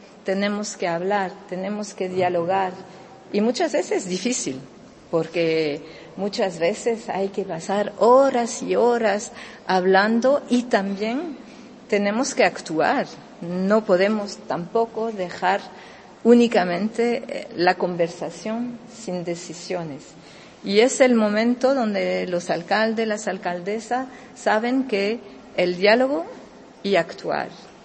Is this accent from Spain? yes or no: yes; San Fernando, Andalusia, Spain; esta tierra es la tierra donde yo nací. Soy isleña, cañailla, como se dice, y esta tierra es muy inspiradora.